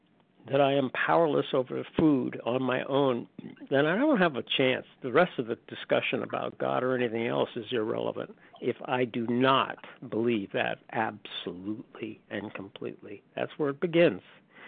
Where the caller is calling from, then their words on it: North Carolina, United States; recovered compulsive overeater from North Carolina.